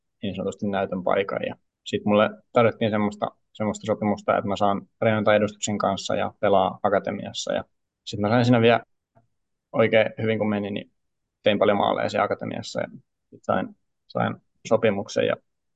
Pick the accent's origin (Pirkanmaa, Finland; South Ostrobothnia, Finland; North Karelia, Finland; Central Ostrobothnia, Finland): Pirkanmaa, Finland; Viiala; Mä oon alun perin Viialasta